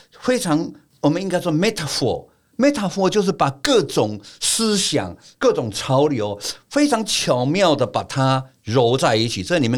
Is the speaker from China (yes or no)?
no; Taiwan